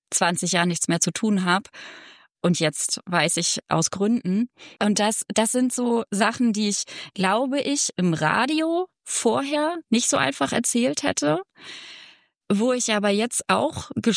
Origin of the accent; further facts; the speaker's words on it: Parchim, Mecklenburg-Vorpommern, Germany; über meine Heimat zu sprechen, die Mecklenburg-Vorpommern und Parchim ist, und davon zu reden, was das für mich bedeutet.